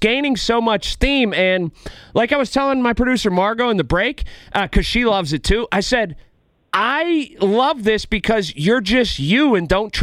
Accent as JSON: {"language": "English", "town": "Sharpsburg", "region": "Pennsylvania", "country": "United States", "tie": "born or raised there", "said": "Maybe the Lafayette Hotel, which is in my hometown where I grew up in Sharpsburg, that we first bought our six-packs."}